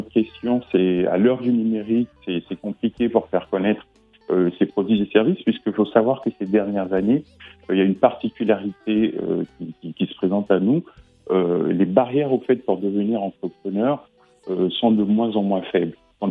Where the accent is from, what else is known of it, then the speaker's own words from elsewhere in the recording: Burkina Faso; Donc, moi, j'ai passé mon enfance au Burkina, j'ai grandi au Burkina.